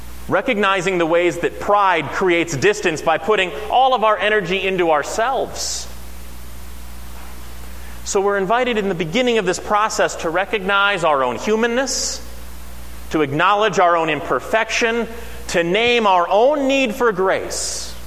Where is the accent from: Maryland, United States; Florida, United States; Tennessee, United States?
Tennessee, United States; Nashville; this idea of family and brothers and sisters was a lot easier for me to understand growing up in Nashville, Tennessee, where people called each other things like Brother Fred and Sister Debbie at church.